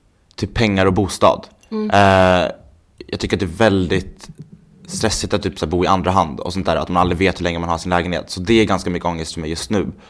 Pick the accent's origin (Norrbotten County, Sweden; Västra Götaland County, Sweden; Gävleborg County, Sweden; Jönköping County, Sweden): Gävleborg County, Sweden; Gävle; Jag är uppvuxen i Gävle.